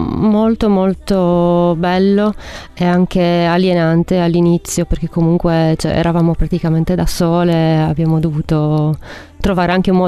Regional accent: Carbonia, Sardinia, Italy; della mia città natale, Carbonia.

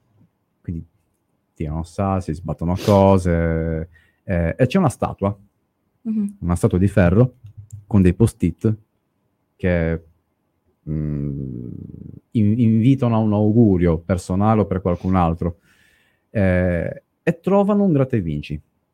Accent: Sardinia, Italy; una storia vera delle mie parti, da vicino a Seui

